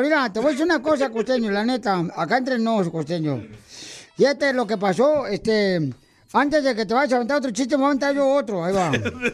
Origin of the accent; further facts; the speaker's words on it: El Salvador; now in United States; Porque acá venimos de El Salvador, Estados Unidos.